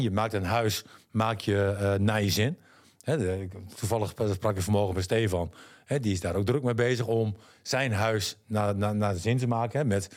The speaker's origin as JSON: {"language": "Dutch", "region": "Groningen", "country": "Netherlands", "tie": "born or raised there", "said": "Nou, ik ben opgegroeid in Paddepoel. En toen ik 12, 13 jaar was, gingen we van Perseusstraat nummer 1... gingen naar Dierenriemstraat nummer 80."}